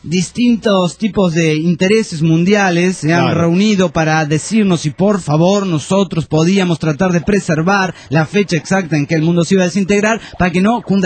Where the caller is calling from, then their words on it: Bolivia; soy de Bolivia, les escucho por internet